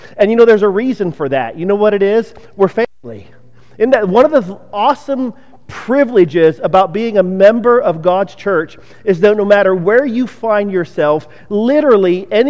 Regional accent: Ohio, United States; moved away as an adult; now in Lodi, United States; I'm originally from Ohio, on the right coast, but I've been over here on the wrong coast now for like 14 years. I mean, I got out of the Army in 2012, got stuck in Lodi, I just haven't left

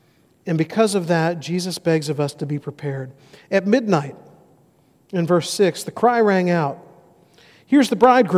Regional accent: Mobile, Alabama, United States; Where I grew up in Mobile, on the Gulf Coast, we had hurricanes.

